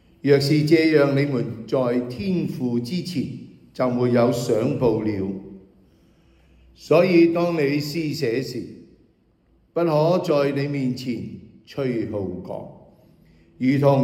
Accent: China; 为我哋中国人咧，我哋喺新年里头吓，一年嘅开始咧，成日讲除旧更新吓

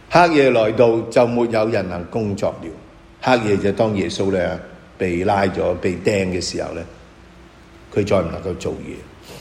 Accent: China; 呢啲咧有少少似我哋中国人啊

